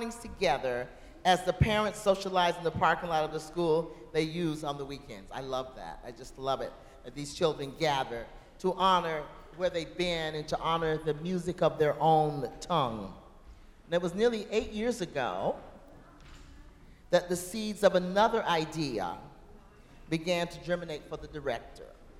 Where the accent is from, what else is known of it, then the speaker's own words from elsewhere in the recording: United States; As an American, we all should know four or five languages.